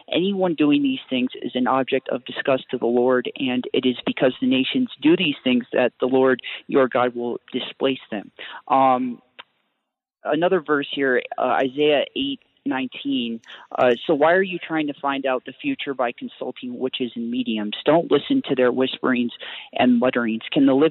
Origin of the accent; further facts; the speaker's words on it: Colorado, United States; I'm 24, and I'm from Colorado